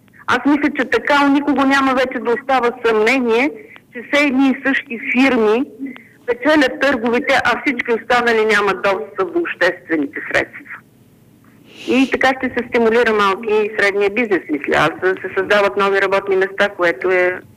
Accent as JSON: {"language": "Bulgarian", "town": "Sofia", "region": "Sofia City", "country": "Bulgaria", "tie": "born there", "said": "родена съм в София, завършила съм българска филология."}